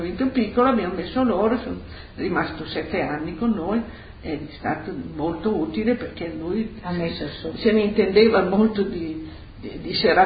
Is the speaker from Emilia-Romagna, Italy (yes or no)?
yes; Bologna, Emilia-Romagna, Italy; perché io sono anche bolognese, dialetto